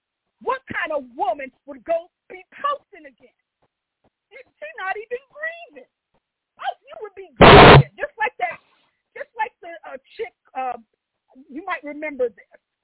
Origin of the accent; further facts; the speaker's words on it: Westport, Connecticut, United States; now in California, United States; I'm from Westport, Connecticut. So, and my cousins live in Brooklyn, off of Troop Avenue. But I live in Cali now.